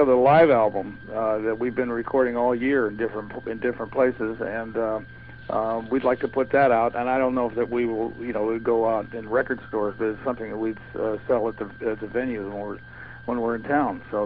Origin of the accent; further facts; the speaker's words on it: Los Angeles, California, United States; Los Angeles.